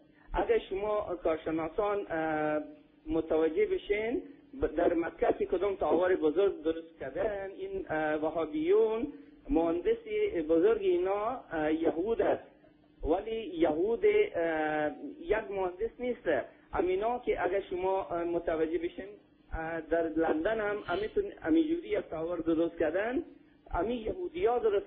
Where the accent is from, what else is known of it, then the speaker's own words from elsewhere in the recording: Afghanistan; now in Belgium; من خودم افغان هستم ولی افغان شیعه هستم، … از بلژیک زنگ زدم.